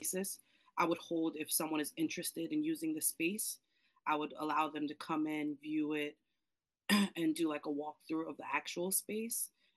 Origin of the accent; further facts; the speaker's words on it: Piscataway, New Jersey, United States; I am originally from Piscataway. I graduated from Piscataway in 2003.